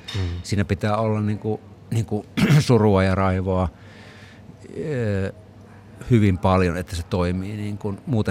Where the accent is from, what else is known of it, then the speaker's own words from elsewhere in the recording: Kainuu, Finland; että olen sieltä kotoisin